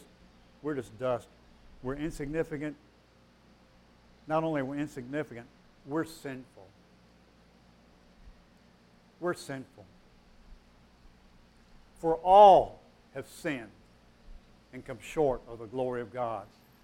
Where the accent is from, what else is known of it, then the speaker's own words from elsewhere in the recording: Tennessee, United States; I mean, I'm from Tennessee. I didn't know.